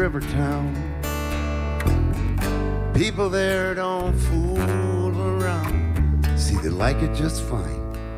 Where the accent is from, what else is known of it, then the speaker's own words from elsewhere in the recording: Minneapolis, Minnesota, United States; born there; But I know this is about a town, and I was born in Minneapolis.